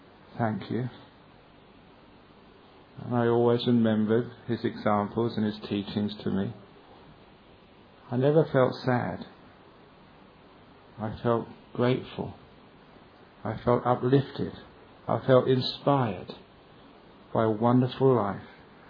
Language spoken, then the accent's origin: English; London, United Kingdom; When I was a young man, growing up in London, I loved music.